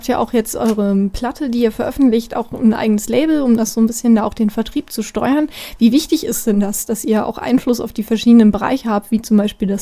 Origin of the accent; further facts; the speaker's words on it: Berlin, Germany; now in Jena, Germany; Ich komme persönlich aus Berlin, bin dort geboren, lebe jetzt hier in Jena